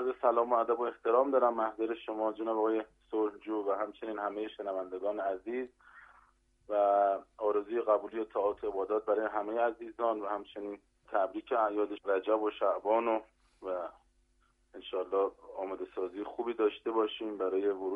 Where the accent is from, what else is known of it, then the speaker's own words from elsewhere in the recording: Qom, Iran; دیگه من خودم قم به دنیا آمدم. تا 22 سالگی قم بودم.